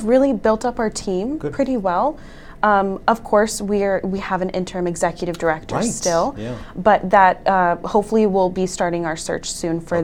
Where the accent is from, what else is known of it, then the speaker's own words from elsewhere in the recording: California, United States; So I'm from California, actually, but I went to Boston College